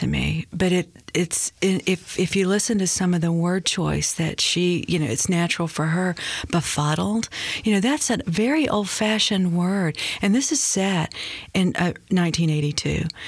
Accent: Mississippi, United States; I was so lucky growing up in Mississippi. I think it still holds true for people growing up there now.

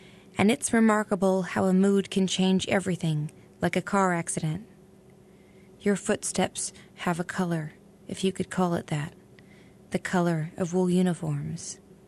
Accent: Sonoma, California, United States; now in Brooklyn, United States; As I live in Brooklyn, but I often go home to my hometown, Sonoma, California, and my mother is a caretaker on a 40-acre horse ranch.

